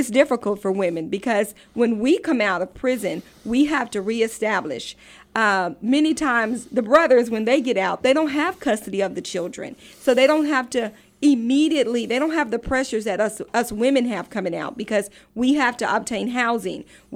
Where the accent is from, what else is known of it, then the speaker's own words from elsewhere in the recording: Oklahoma, United States; I'm from Oklahoma, okay, and Oklahoma is one of the states that has the highest number of incarceration of women.